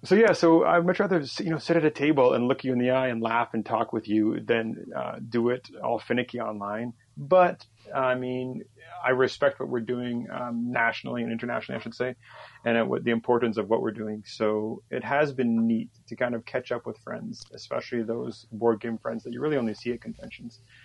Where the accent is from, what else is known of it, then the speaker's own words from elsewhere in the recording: Canada; we joked about it, me being Canadian, but the U.S. does make up probably about 80% of my market for board games